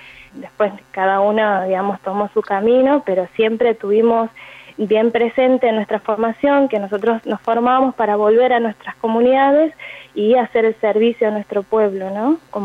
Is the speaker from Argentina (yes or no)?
yes; Embarcación, Salta, Argentina; moved away; yo para poder estudiar medicina tenía que salirme de allá de Embarcación, de donde soy yo